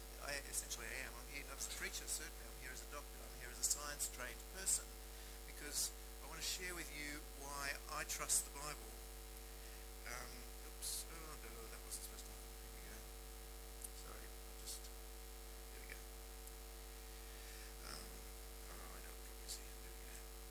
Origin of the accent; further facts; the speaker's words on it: Sydney, New South Wales, Australia; I'm a GP from Sydney, and I live in the Hawkesbury in Sydney, which is the northwest area.